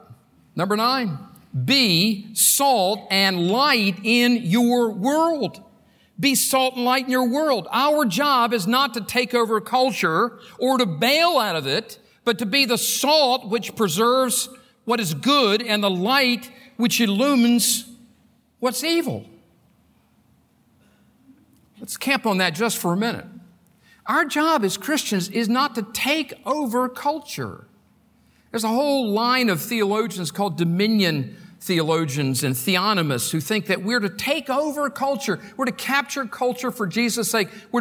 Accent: North Carolina, United States; When I was a kid, I grew up in North Carolina.

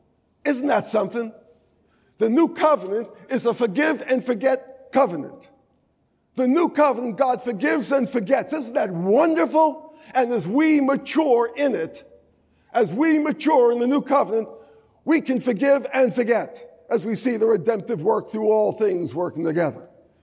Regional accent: New York, United States; now in Charlotte, United States; I come from up north in Charlotte. Okay. I was raised in New York, but I repented all the way down to Charlotte.

